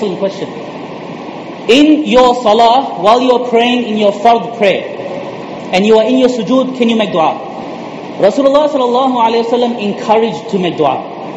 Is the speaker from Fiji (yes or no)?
yes; Fiji; moved away; I don't know about this country, but in my home country, which is Fiji, where I was born